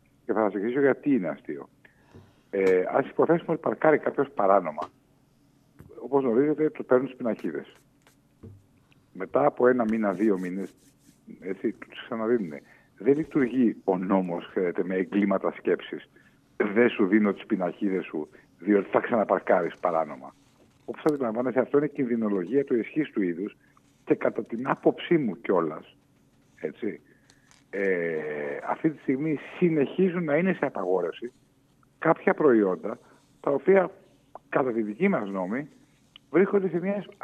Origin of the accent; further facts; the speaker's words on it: Thessaloniki, Central Macedonia, Greece; born there; Χαιρετίσματα στην πατρίδα μου Θεσσαλονίκη, γιατί εκεί έχω γεννηθεί.